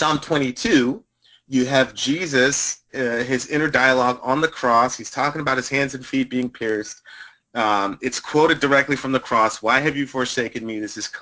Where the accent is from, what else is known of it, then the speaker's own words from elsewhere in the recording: Jamaica; born there; Now me, I was born in Jamaica, so it's not a controversial thing for me at all.